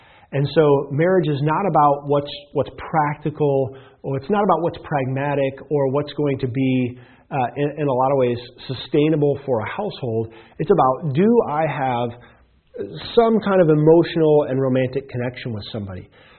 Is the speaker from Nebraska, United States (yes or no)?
no; Iowa, United States; I saw this most evidently in farm communities growing up in Iowa